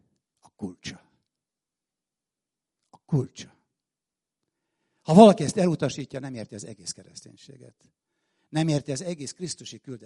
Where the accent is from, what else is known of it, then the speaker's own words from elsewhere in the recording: Pécs, Baranya, Hungary; Én pécsi gyerek vagyok, fiatal vagyok.